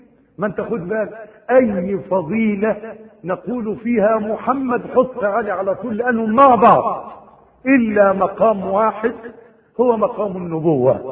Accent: Egypt; عندنا في مصر قيراط

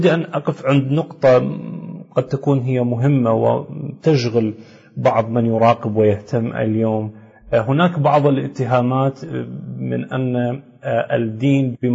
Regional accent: Iraq

